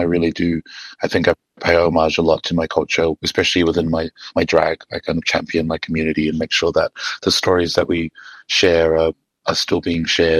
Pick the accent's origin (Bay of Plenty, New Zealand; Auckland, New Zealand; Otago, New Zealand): Auckland, New Zealand; Mangere; Yeah, so I grew up in Mangere, which is infamously, I think, when we were growing up, South Auckland had such a harsh rap from the media.